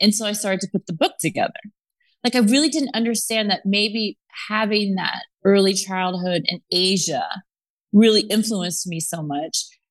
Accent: Texas, United States; also born or lived in Japan / Singapore; So I was born in Japan and then we moved to Singapore, which I think really had an important impact on my design aesthetic. And then we moved to Texas, which is like the complete opposite.

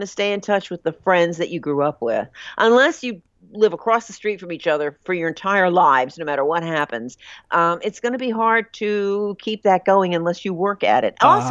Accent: New Jersey, United States; But see, I'm from New Jersey and I'm half Italian, so you wouldn't say that.

